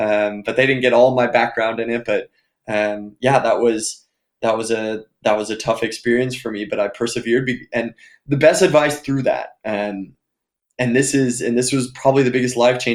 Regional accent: California, United States; The middle school I went to, and I'm from California.

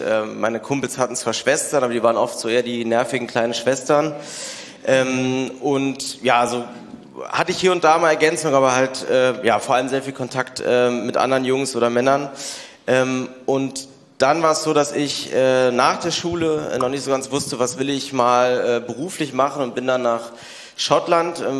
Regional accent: Berlin, Germany; ich bin 30 Jahre alt, ich komme aus Berlin, bin geboren in Wilmersdorf, dann aufgewachsen in Charlottenburg und Spandau.

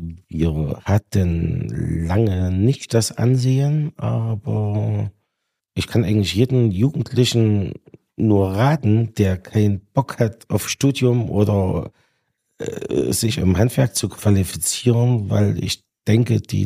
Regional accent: East Germany, Germany; Natürlich als Ossi nur die Schrottarbeiten, das, was kein Westdeutscher machen wollte.

